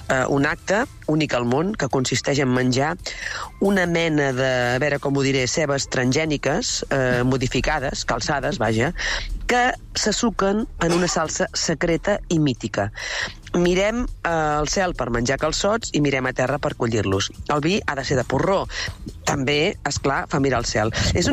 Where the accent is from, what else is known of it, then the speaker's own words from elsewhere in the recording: Catalonia, Spain; com a catalans, nosaltres tenim alguns deures i obligacions.